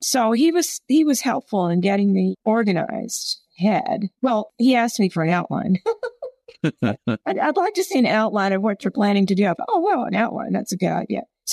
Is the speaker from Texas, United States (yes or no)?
yes; Texas, United States; I was a little girl growing up in Texas, you know.